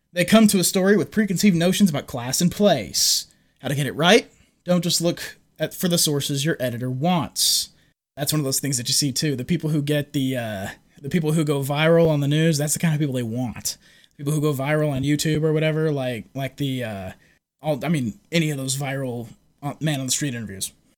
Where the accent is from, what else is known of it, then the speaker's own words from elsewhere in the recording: Texas, United States; I'm from Texas. I know a lot of people from the Midwest.